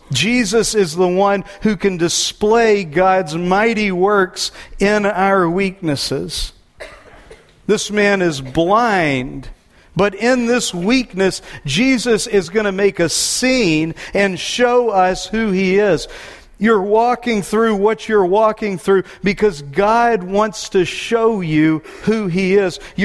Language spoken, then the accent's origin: English; Texas, United States; This makes me think of when I was a kid growing up in Texas.